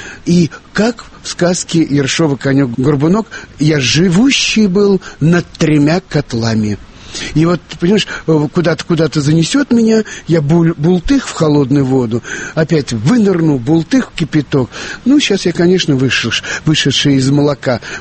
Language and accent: Russian; Moscow, Russia; А я уехал, все, я москвич, все, я вернулся домой, я вернулся в мой город знакомый до слез.